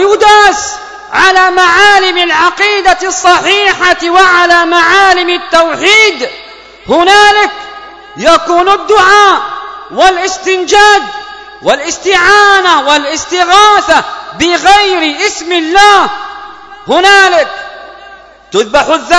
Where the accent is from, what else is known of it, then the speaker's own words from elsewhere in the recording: Yemen; اللهم ادفع عن بلادنا اليمن الفتن وسائر البلايا والمحن.